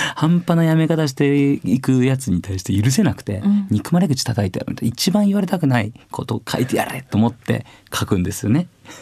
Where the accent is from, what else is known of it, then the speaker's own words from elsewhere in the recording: Nagano, Japan; 俺長野県出身なので、海なし県から出てきたんですけど、